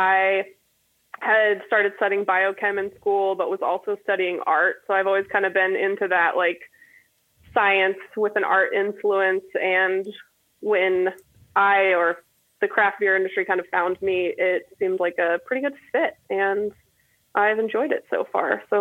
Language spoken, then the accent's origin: English; Colorado, United States; growing up in Colorado, I've actually never been to the Coors facility.